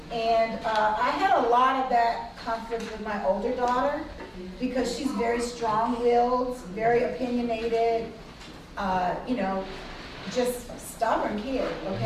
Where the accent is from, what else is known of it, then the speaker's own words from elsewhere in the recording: Louisiana, United States; I say make groceries. I'm from Louisiana. Make groceries.